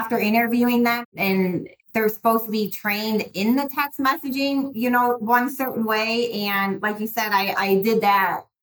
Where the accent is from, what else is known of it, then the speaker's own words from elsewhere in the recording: Burbank, Illinois, United States; So I'm originally from Illinois.